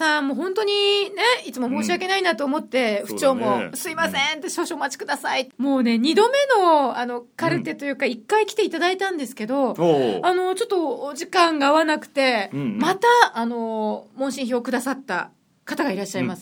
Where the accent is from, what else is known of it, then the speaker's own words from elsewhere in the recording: Kumamoto, Japan; ね、私たちの故郷でございますね